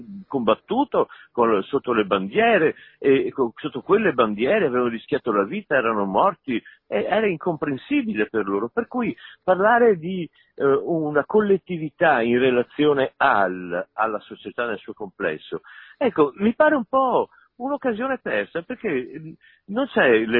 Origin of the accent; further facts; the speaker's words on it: Venice, Veneto, Italy; io sono veneziano, benissimo, ma non sono veneziano, sono castellano.